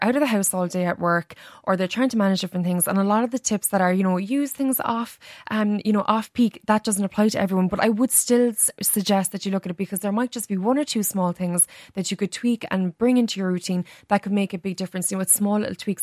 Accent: Ireland; because as Irish people we love our beauty.

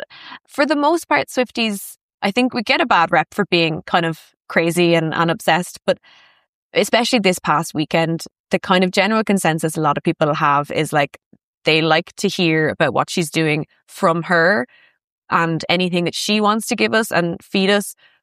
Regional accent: Cork, County Cork, Ireland; now in Belfast, United Kingdom; because I'm from Cork, but I live in Belfast.

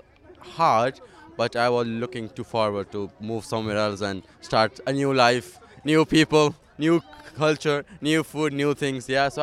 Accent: Pakistan; now in Waterford, Ireland; Yeah, I'm originally from Pakistan, yeah.

